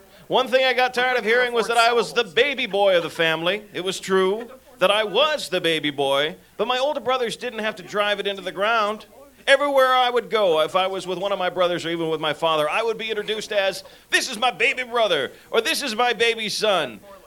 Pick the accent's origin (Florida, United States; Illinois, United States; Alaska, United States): Illinois, United States; Kankakee; I grew up in Kankanee, Illinois. They did not have a kindergarten, so I went straight to first grade.